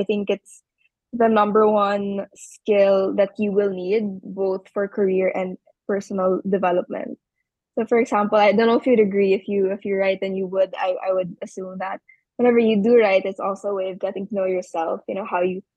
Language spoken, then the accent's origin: English; Bacolod, Western Visayas, Philippines; I'm from Bacolod, Negros Occidental in Region 6.